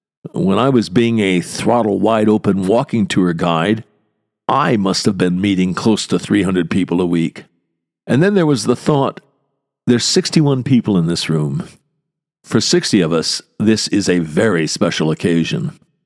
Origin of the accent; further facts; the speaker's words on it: United States; Being an American, I was absolutely clueless about how I was supposed to comport myself.